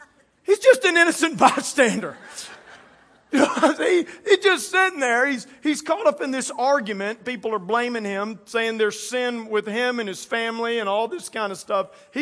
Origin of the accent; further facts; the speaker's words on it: Louisiana, United States; So I'm from Louisiana. We like live in swamps, so it's like mud's everywhere.